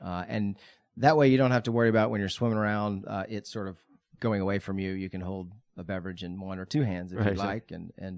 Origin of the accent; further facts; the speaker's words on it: Atlanta, Georgia, United States; Like Chris, I am an Atlanta native, grew up just down the street here, right on Chastain Park, actually.